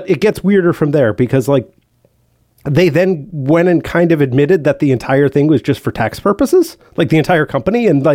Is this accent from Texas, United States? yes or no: no; Boston, Massachusetts, United States; from Boston.